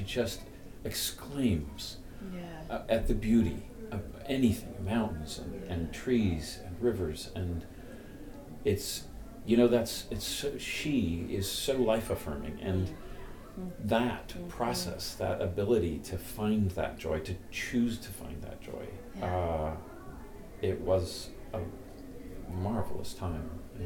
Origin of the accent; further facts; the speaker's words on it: East Coast, United States; Because I grew up on the East Coast, and fall on the East Coast is a symphony of color.